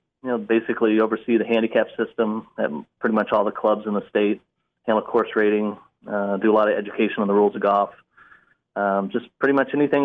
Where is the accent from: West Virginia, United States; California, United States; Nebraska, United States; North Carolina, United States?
Nebraska, United States; I played soccer when I grew up in Northeast Nebraska, and then went to school at Lincoln.